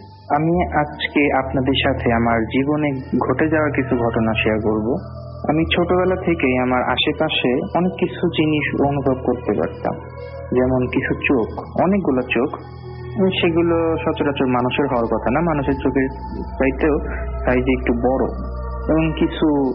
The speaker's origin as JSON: {"language": "Bangla", "town": "Dhaka", "region": "Dhaka Division", "country": "Bangladesh", "said": "আমরা বিদেশের লোক, আমরা ঢাকার লোক, এখানে আসছি নোয়াখালীতে"}